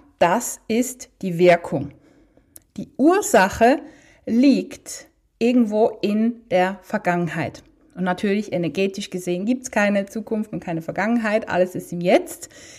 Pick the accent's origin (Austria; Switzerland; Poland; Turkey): Poland; ich komme ja aus Polen, wie du weißt